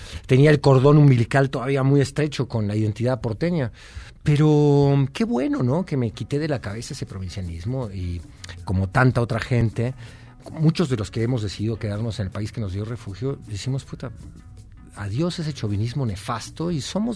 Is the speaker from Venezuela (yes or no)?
no; Mexico; Si no caes, yo te bautizo, soy mexicano y se acabó el pedo.